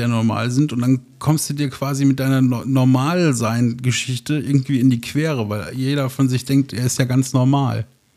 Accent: North Rhine-Westphalia, Germany; wo wir als Ruhrpottler, ne, dann irgendwie vielleicht auch noch unterkommen könnten

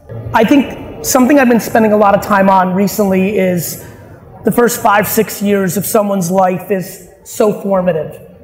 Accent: Queens, New York, United States; also born or lived in Soviet Union; I was born in the Soviet Union. I got very fortunate to come to this great country when I was 3 years old, and life was super hard. I lived with 9 family members in a studio apartment the size of this stage in Queens.

